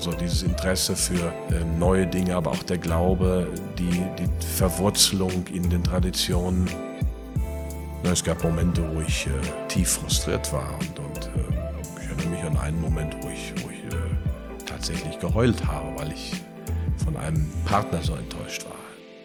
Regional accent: Plettenberg, North Rhine-Westphalia, Germany; born there; Jetzt die Eifel, geboren in Plettenberg, Sauerland.

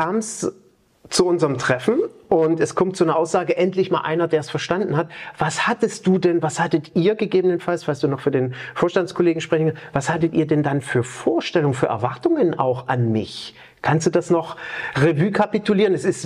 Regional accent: Cologne, North Rhine-Westphalia, Germany; Als Kölner

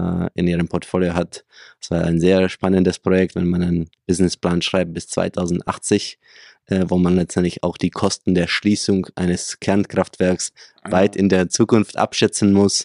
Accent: Czechia; German is a second language; also born or lived in Prague; ich bin 34 Jahre alt, habe 3 Kinder, bin aus Tschechien vom Ursprung her, habe dort auch studiert, internationalen Handel an der Prager Wirtschaftsuni

